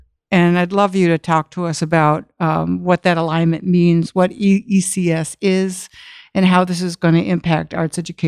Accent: Wisconsin, United States; You know, I share Midwest roots with you, and I came from Wisconsin, and I've said it publicly that I really came from the middle of nowhere, and as a kid in a rural environment

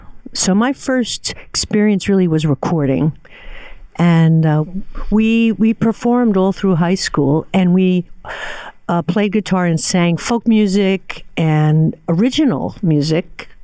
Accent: Brooklyn, New York, United States; I grew up in Brooklyn, New York, and my earliest memory of singing was with my father in the car.

